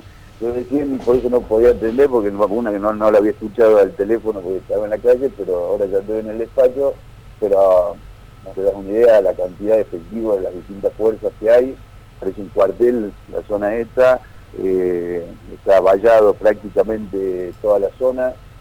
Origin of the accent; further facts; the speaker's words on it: Bella Vista, Buenos Aires Province, Argentina; lo digo como un argentino, que para mí, yo vivo en Bellavista, todavía vivo en mi ciudad donde me he criado